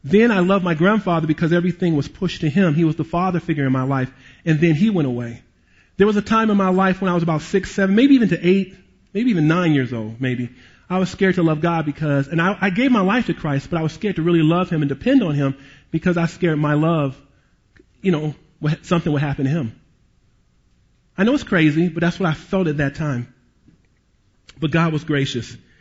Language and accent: English; Detroit, Michigan, United States; Growing up in Detroit, As a little boy, I prayed this prayer.